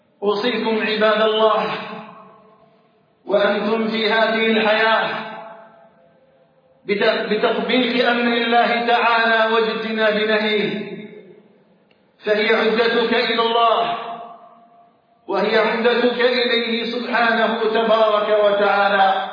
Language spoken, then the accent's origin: Arabic; Algeria; أن يجعل بلدنا الجزائر آمنا مطمئنا